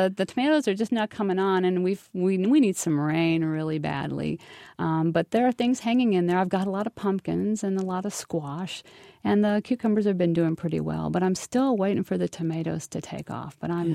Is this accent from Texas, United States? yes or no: no; Illinois, United States; also born or lived in Moab, Utah; Right now, I'm working on my hometown in southern Illinois because there's a big need there as well.